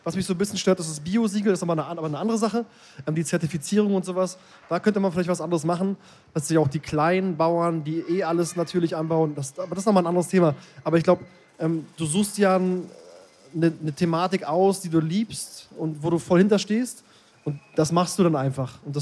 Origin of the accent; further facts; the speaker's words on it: Berlin, Germany; Also ich bin auch aus Berlin, aus dem Osten, das heißt, meine Eltern, alle sind aus dem Osten, alle sind aus der DDR, das heißt, ich habe beide Seiten komplett mitbekommen